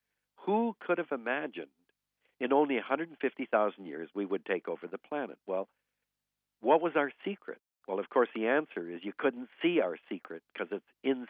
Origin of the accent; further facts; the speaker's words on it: Vancouver, British Columbia, Canada; when I was born in Vancouver in 1936, I vividly remember my dad and me rowing in a rowboat around the main park in Vancouver